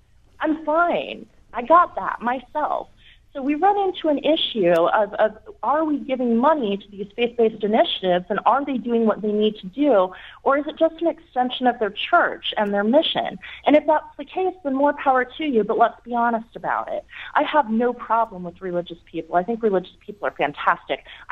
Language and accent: English; Utah, United States; I come from Utah. It's Mormon country. I was raised to a Baptist school. I was raised as a religious fundamentalist, basically.